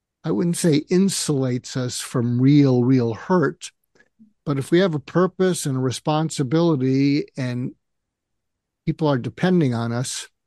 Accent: Boston, Massachusetts, United States; I grew up in Boston and I was in the 11th grade when John F. Kennedy was assassinated.

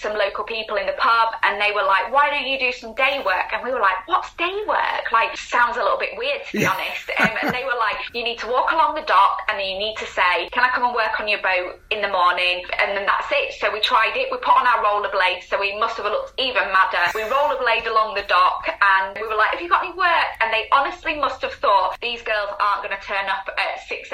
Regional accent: Leeds, Yorkshire and the Humber, United Kingdom; Obviously, I'm from Leeds, yeah. So we're not near the sea.

